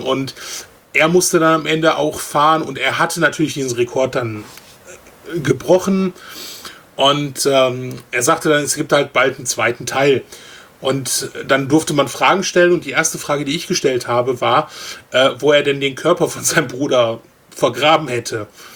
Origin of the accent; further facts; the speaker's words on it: Germany; wir kommen halt aus Deutschland, das fand er so toll, dass wir so weit gereist sind